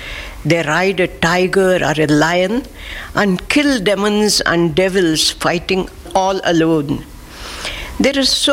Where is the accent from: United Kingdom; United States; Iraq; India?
India; Bangalore, Karnataka; from Bangalore, India.